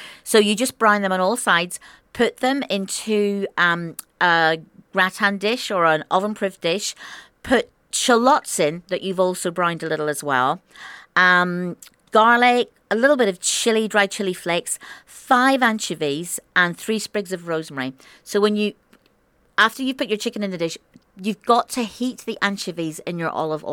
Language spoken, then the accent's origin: English; Ireland; in the 1970s, which is when I was kind of growing up in Ireland